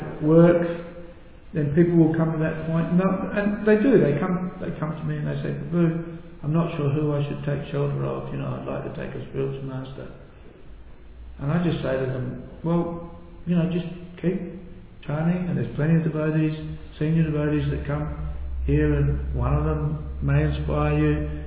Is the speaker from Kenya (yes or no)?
no; Adelaide, South Australia, Australia; now in Melbourne, Australia; Ajit Rup and I came from Adelaide to Melbourne, and we didn't have any friends here.